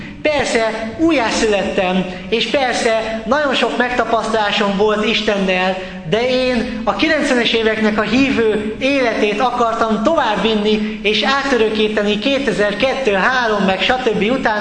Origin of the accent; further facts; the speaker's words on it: Győr, Győr-Moson-Sopron, Hungary; now in Sárbogárd, Hungary; én ugye Sopronban voltam lelkész, és Sopronból visszaköltöztünk Sárbogádra, a feleségem odavaló, ugye én meg Győrből származom